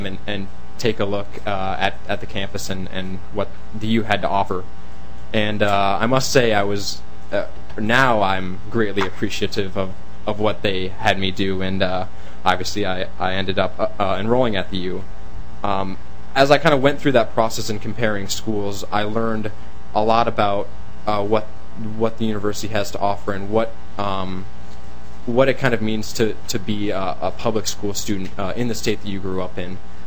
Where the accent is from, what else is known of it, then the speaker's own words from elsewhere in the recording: Rochester, United States; I'm originally from Rochester.